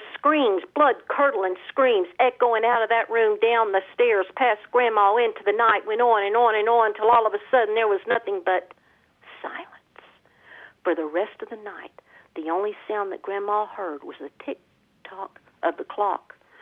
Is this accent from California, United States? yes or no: no; Kentucky, United States; In the eastern part of Kentucky.